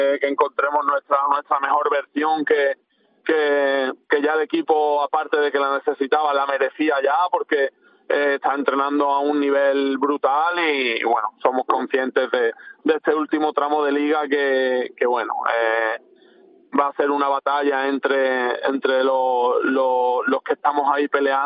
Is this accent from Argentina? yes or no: no; Osuna, Andalusia, Spain; en cuanto a mí, pues al final es mi pueblo, es donde me he formado